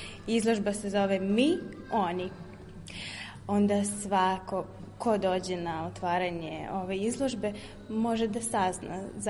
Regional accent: Russia; Serbian is a second language; now in Belgrade, Serbia; Ja sam inače iz Rusije, živim oko 10 godina već u Srbiji, u Beogradu.

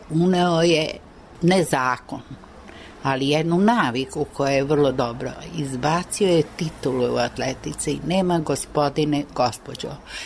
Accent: Serbia; Ja kažem, iz Jugoslavije, dok sam mi objasnila gde je to, dobro shvatio je. Da je to preko puta Jadranskog mora

